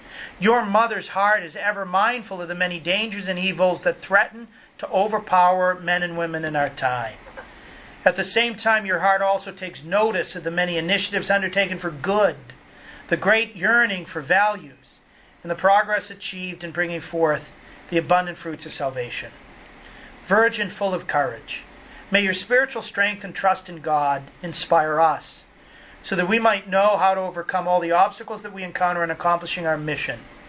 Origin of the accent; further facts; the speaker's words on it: New England, United States; accent: New England; And if in my New England accent I've gone too fast for you tonight